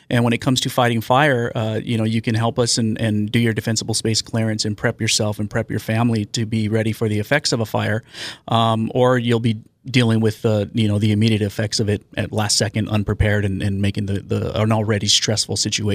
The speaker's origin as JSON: {"language": "English", "town": "San Diego", "region": "California", "country": "United States", "tie": "born or raised there", "said": "I'm from here in San Diego."}